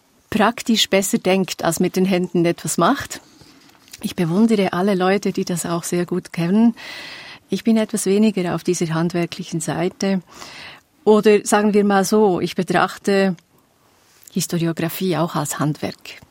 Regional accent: Bern, Switzerland; Selbst als Bernerin muss ich neidlos sagen

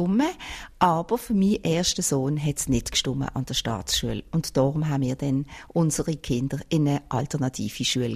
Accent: Switzerland; Und bei uns in der Schweiz, traditionsgemäss geht halt alles ein bisschen länger.

